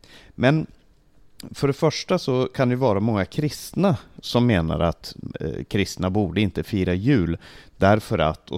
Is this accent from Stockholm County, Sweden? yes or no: yes; Stockholm, Stockholm County, Sweden; Själv så är jag uppväxt i Sverige med en väldigt trevlig julhögtid varje år.